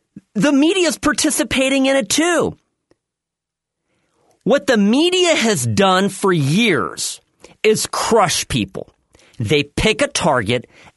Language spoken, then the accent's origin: English; Irvine, California, United States; I grew up in Irvine here, and my father worked at UCI